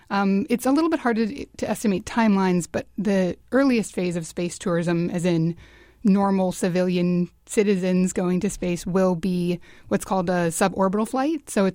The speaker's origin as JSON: {"language": "English", "region": "Alaska", "country": "United States", "tie": "born or raised there", "said": "I was very fortunate because growing up in Alaska, it was common to see the Milky Way."}